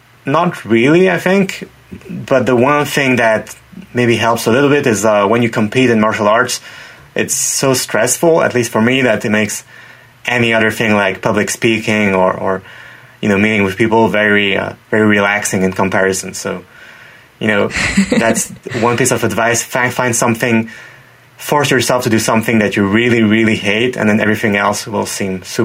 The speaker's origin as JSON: {"language": "English", "country": "France", "tie": "born or raised there", "second_language": "English", "moved": "as an adult", "lives_now": "Japan", "said": "growing up in France, we had all these anime and manga, and we're very exposed to Japanese culture."}